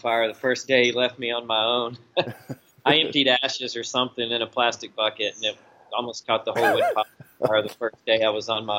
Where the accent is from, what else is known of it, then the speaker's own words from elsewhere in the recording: Odessa, Texas, United States; now in Austin, United States; I grew up in Odessa, in West Texas. And a group of us, we graduated high school in '87. A group of us all came to Austin, just getting out of Odessa.